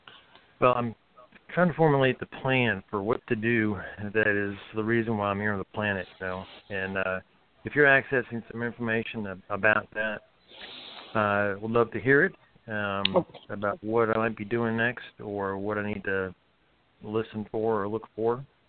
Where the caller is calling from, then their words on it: Waynesville, North Carolina, United States; I am in Waynesville, North Carolina. It's in the Smoky Mountains.